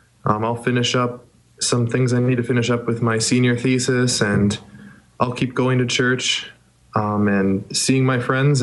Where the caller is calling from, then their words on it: Cambridge, East of England, United Kingdom; I'm calling in from Cambridge in England. So I'm doing a semester abroad right now at Westfield House